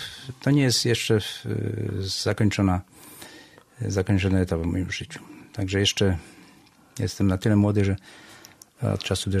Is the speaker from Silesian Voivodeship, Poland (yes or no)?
no; Gdynia, Pomeranian Voivodeship, Poland; ja mieszkałem w różnych miejscach. Często się przeprowadzaliśmy w samym centrum Gdyni, przy skwerze Kościuszki.